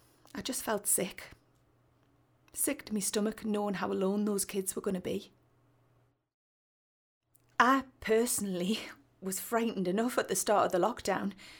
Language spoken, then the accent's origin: English; South Shields, North East England, United Kingdom; I'm from South Shields. I'm 34.